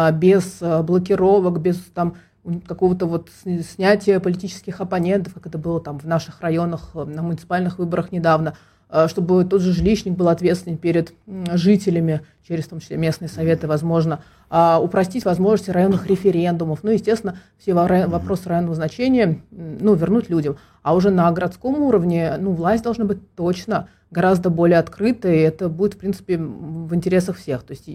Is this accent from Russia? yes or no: yes; Moscow, Russia; мы просто тут живем, и мы действительно выявляем проблемы и хотим их решения, просто как жители города, как москвичи.